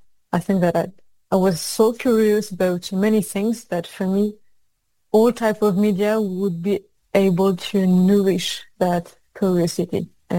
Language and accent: English; Normandy, France; I come from Normandy in France, and I've been surrounded my whole childhood and adulthood by Canadian flags and Quebecois flags, because I've grown up in Juno Beach, so where the Canadian Army landed